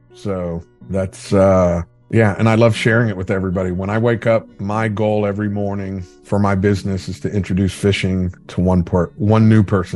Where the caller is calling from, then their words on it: West Palm Beach, Florida, United States; I'm coming at you live from West Palm Beach, Florida.